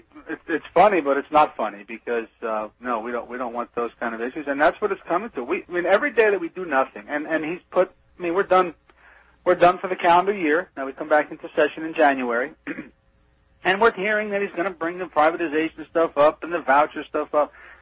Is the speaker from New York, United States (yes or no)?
no; Pennsylvania, United States; I'm from Berks County in Pennsylvania. I'm from Berks County, PA